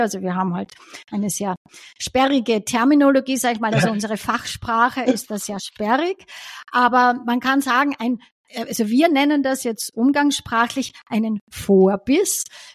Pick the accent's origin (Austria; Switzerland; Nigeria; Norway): Austria; Styria; Ich bin aus der Steiermark